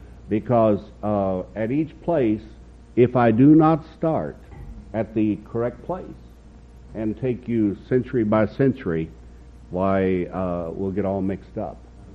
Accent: the Ozarks, United States; also born or lived in Michigan; I was a tall, skinny, very ugly kid from the Ozark Mountains. And we moved from Michigan after we lost everything.

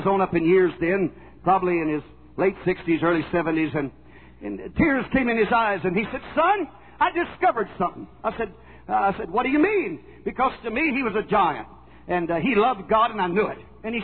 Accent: Nacogdoches, Texas, United States; we was raised in Nacogdoches, but we farmed all over East Texas.

